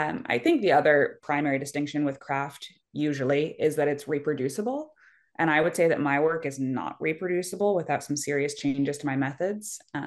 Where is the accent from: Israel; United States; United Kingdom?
United States; Philadelphia, Pennsylvania; now in Maryland, United States; And I grew up in Philadelphia and I love Baltimore, but when we first moved to Maryland, we were not in Baltimore, we were in the burbs.